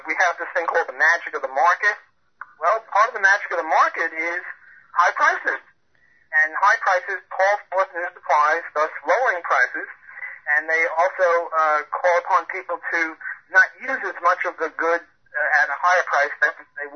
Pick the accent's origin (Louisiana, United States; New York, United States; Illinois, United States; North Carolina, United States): Louisiana, United States; New Orleans; I'm from New Orleans. I'm a professor at Loyola University in New Orleans.